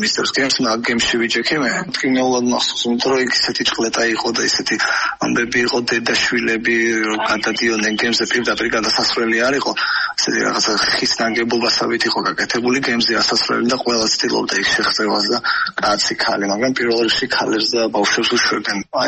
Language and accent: Georgian; Batumi, Adjara, Georgia; also born or lived in Sukhumi; მე თავს ბათუმელავ თუ უკვე რომ არ მე ყოველთვის ძახი სოხუმელი ვარ მეთქე, მაგრამ თავს ბათუმელავ თუ რა გავიზარდე ამ ქალაქომსა